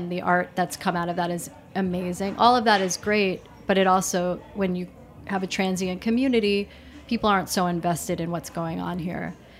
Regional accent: New York City, New York, United States; It's a neighborhood that reminds me of the East Village, near to where I grew up in Manhattan.

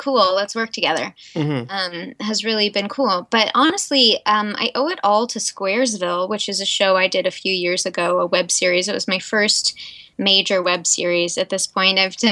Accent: Arkansas, United States; now in California, United States; I grew up in Arkansas and I was always in like dance and stuff.

